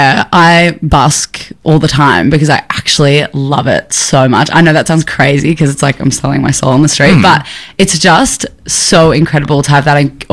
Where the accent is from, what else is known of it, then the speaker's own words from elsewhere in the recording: Australia; I feel really bad going to different countries and as an Australian, because everyone is just so accommodating.